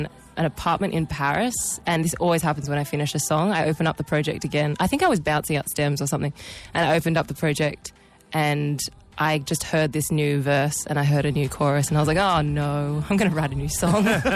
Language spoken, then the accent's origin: English; New South Wales, Australia; I'm from the Northern Beaches from Australia.